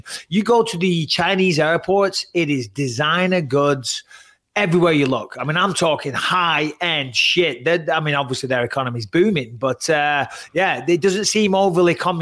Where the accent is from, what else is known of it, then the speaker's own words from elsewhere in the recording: England, United Kingdom; I get it all the time when I say I'm English.